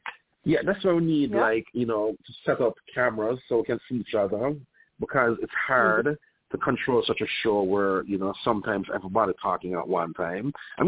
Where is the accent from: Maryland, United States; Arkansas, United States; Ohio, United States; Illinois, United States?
Ohio, United States; We grew up together in Ohio, went to college together in Ohio.